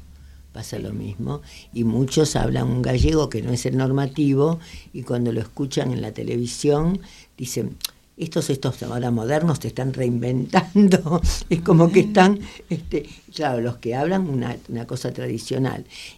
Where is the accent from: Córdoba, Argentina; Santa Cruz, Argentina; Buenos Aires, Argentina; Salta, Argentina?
Buenos Aires, Argentina; accent: porteño; Porque nosotros lo hablamos con acento porteño.